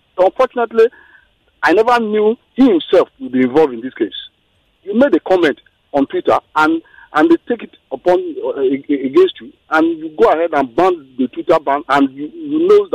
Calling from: Kenya; I'm calling from Kenya.

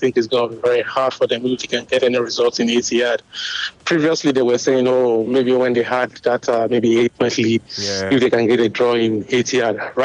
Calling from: Dallas, Texas, United States; Yeah, I'm calling from Dallas, Texas.

